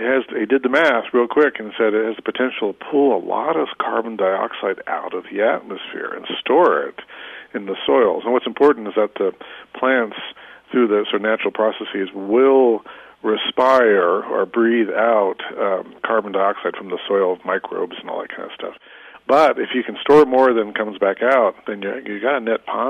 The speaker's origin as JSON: {"language": "English", "town": "Phoenix", "region": "Arizona", "country": "United States", "tie": "born or raised there", "lives_now": "Santa Fe, United States", "said": "I live in Santa Fe, New Mexico. I'm from Phoenix, Arizona, and as I say in the book, that my background is in conservation."}